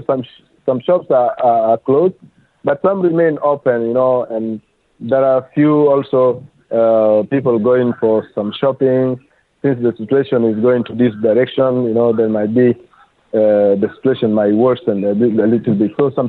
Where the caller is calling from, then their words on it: Khartoum, Sudan; I'm speaking from Khartoum South